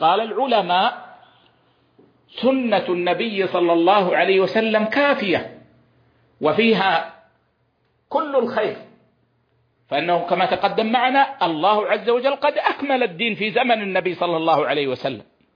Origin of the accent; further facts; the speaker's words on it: Saudi Arabia; أن تحفظ بلادنا السعودية